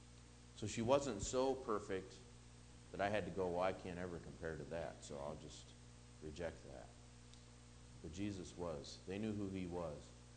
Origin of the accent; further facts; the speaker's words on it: Detroit, Michigan, United States; he's from 8 Mile. That's where I'm from.